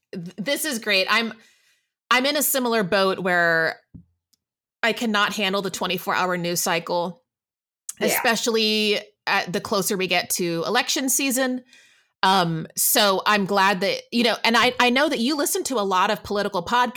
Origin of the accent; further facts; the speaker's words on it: Texas, United States; growing up in Texas, I listened to country